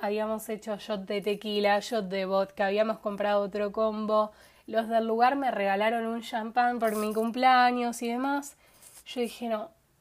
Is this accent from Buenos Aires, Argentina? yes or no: no; Rosario, Santa Fe, Argentina; para los que no saben, yo soy de Rosario.